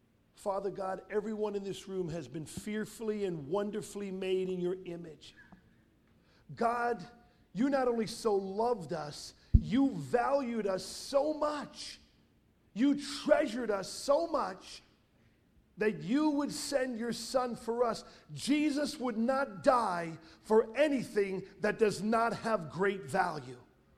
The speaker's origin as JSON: {"language": "English", "town": "Brooklyn", "region": "New York", "country": "United States", "tie": "born or raised there", "said": "Growing up in Brooklyn, I grew up with two wonderful parents. My dad is Italian. My mom is Swedish."}